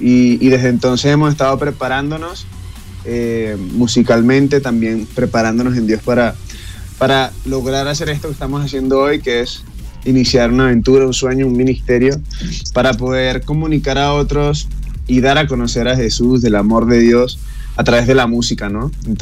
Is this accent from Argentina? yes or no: no; Venezuela; moved away as an adult; now in Bogotá, Colombia; Pues sí, yo soy venezolano. Ya tengo ya más de 4 años acá en Bogotá, Colombia.